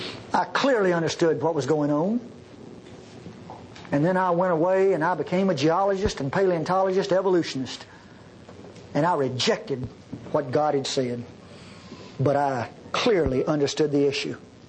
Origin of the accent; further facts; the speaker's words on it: Texas, United States; It's not because I'm a Texan, Norman.